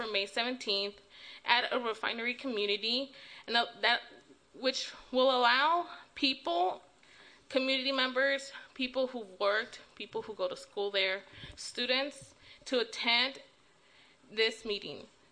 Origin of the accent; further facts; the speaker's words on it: Los Angeles, California, United States; now in Richmond, United States; So I lived in Richmond for 2 years now, and I see some similarities between Richmond and my hometown in Southeast Los Angeles.